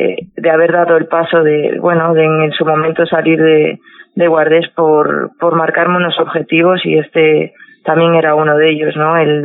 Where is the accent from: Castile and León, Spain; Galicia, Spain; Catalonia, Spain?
Galicia, Spain; now in Málaga, Spain; yo soy gallega, pero lo que transmite la gente de aquí hacia la figura